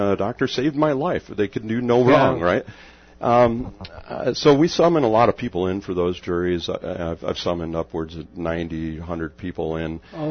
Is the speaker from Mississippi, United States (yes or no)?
no; Bullhead City, Arizona, United States; I'm from Bullhead, been a Rotarian now for 15 years